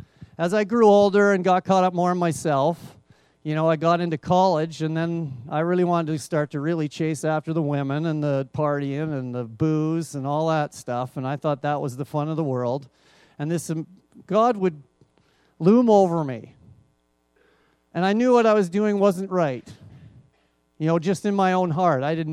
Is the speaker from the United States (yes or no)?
no; Red Deer, Alberta, Canada; I was raised here in Red Deer. This is my first time back.